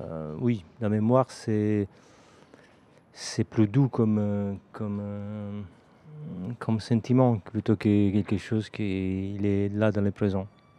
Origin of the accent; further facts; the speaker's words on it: Italy; French is a second language; Moi, je viens de l'Italie et nous, on achète l'énergie en France.